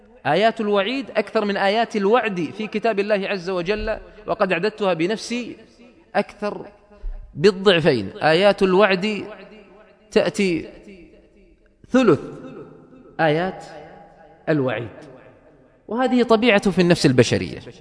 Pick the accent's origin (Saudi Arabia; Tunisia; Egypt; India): Saudi Arabia; وعندنا في السعودية